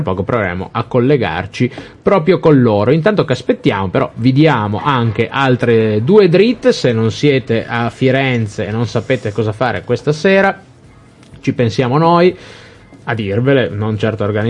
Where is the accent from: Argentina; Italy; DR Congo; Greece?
Argentina; anche io che sono argentino non so come cazzo si dice